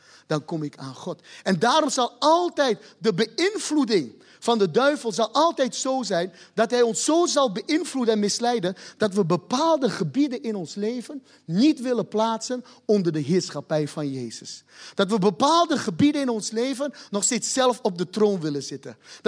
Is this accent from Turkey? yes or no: yes; Turkey; is een streekgenoot van mij. Waar ik geboren ben, waar ik vandaan kom.